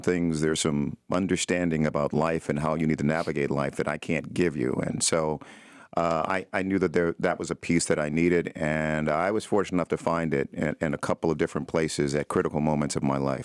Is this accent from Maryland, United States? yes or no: yes; Baltimore, Maryland, United States; I used to anchor a newscast in Baltimore, my hometown